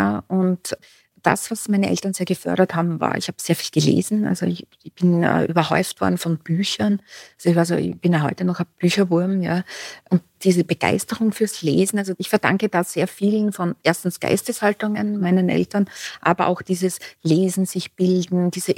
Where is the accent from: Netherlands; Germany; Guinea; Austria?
Austria; Styria; Ich komme aus der Südsteiermark.